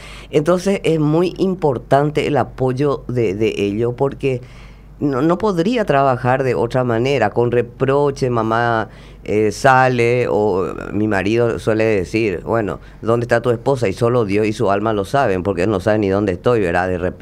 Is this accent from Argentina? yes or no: no; Paraguay; Somos paraguayos.